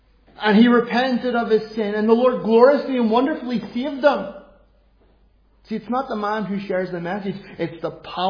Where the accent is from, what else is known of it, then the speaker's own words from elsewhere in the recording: Northern Ireland, United Kingdom; I come from Northern Ireland.